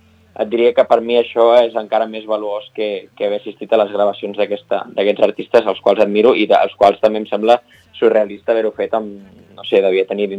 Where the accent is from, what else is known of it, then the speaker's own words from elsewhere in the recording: Vidreres, Catalonia, Spain; Jo soc de Vidreres, però la meva mare i la meva àvia són de Castellfollit de la Roca, i podríem dir bàsicament que la Garrotxa és la meva segona casa, on he passat tots els estius, molts caps de setmana